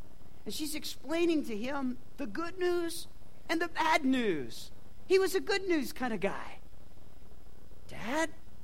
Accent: New Mexico, United States; I'm from New Mexico. People just go by grandma and grandpa there.

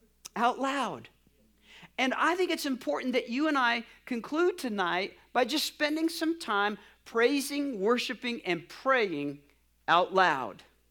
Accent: New Mexico, United States; And really, I come from New Mexico, so it's just a little bit after 7.

